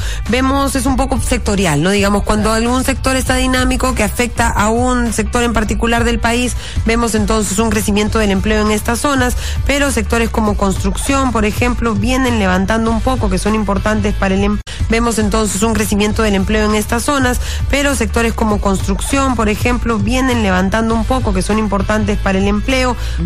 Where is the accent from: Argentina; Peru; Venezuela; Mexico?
Peru; es como los peruanos de a pie sentimos que se traslada el crecimiento de la economía a nuestros bolsillos